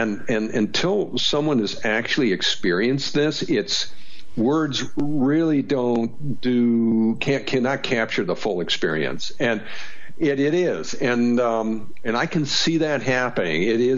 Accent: California, United States; and I realize I'm from California, so that's to be expected

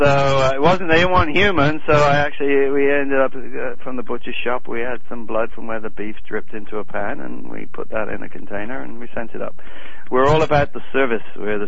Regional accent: England, United Kingdom; as an Englishman was a highlight.

